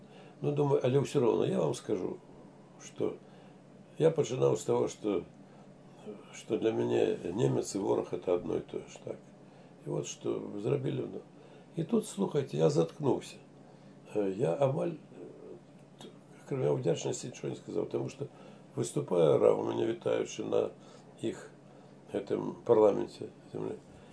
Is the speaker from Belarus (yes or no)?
yes; Belarus; мы, белорусы